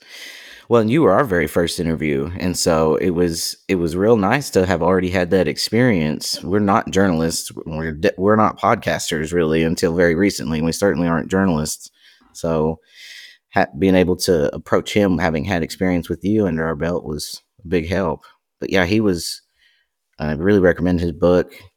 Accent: Appalachia, United States; people outside the region assume that there either aren't queer Appalachians or that we all hate being Appalachian or we all hate our homes or something like that. And I'm well aware of the political landscape of where I'm from

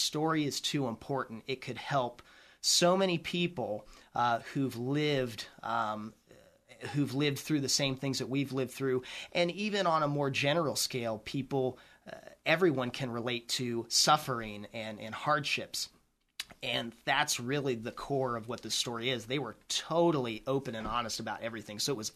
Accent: Midwest, United States; with growing up in the Midwest and everything, it's not something that everybody can do.

